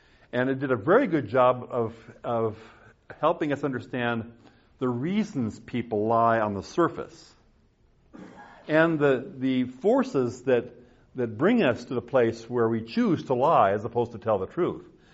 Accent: South Dakota, United States; I remember how I grew up in South Dakota. No running water, no electricity.

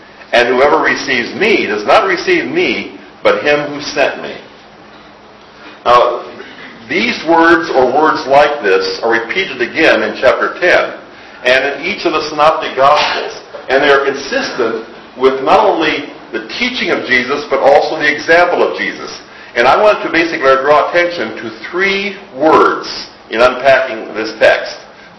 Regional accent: South Dakota, United States; My South Dakota, my home state.

